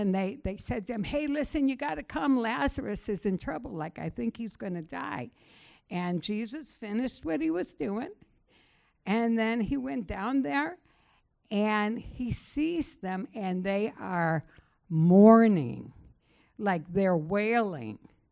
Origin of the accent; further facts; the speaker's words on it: Detroit, Michigan, United States; And so I remember growing up in Detroit